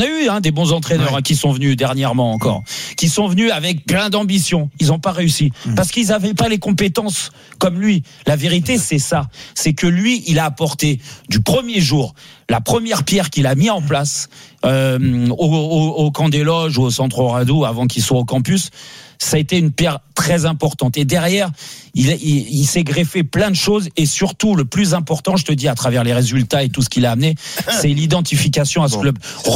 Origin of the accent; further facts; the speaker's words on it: Paris, Île-de-France, France; moi, en tant que Parisien, ce qui me fait dire ça